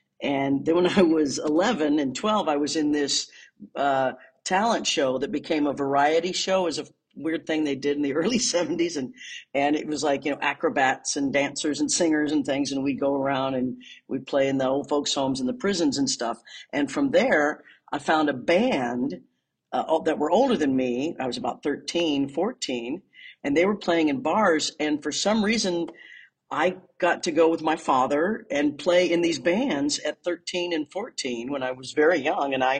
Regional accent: Leavenworth, Kansas, United States; born there; I was born in Leavenworth, Kansas in 1961.

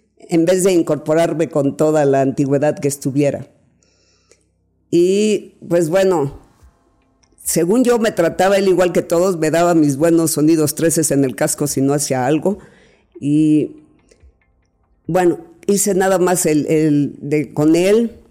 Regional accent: Mexico City, Mexico; born there; yo nací en la Ciudad de México

